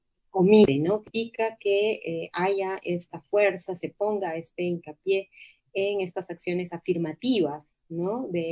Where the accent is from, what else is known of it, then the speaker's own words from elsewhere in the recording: Lima, Peru; tenemos que concursar todos los que somos de Lima y los regionales